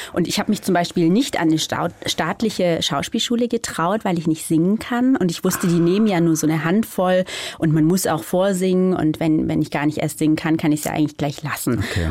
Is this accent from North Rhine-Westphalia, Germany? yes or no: no; Reutlingen, Baden-Württemberg, Germany; also born or lived in Nürtingen; Und von dem her bin ich so ein bisschen zweisprachig quasi aufgewachsen. Aber natürlich kann ich Schwäbisch. Ich bin in Reutlingen aufgewachsen, in Nürtingen geboren.